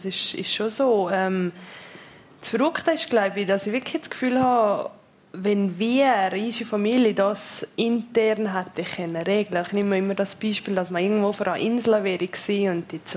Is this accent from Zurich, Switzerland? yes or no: no; Zermatt, Valais, Switzerland; Ja, ich bin in Zermatt aufgewachsen.